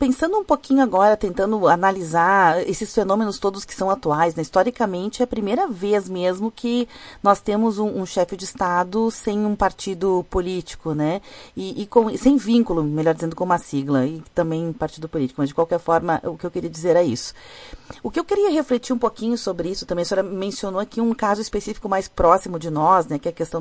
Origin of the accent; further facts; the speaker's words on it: Brazil; Nós acompanhamos, enquanto brasileiros, todas essas polêmicas envolvendo.